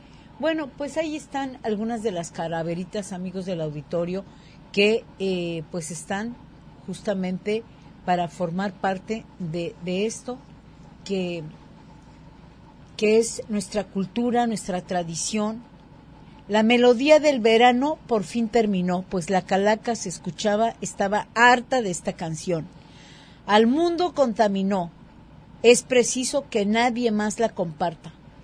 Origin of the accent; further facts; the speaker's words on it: Mexico; esos somos los mexicanos.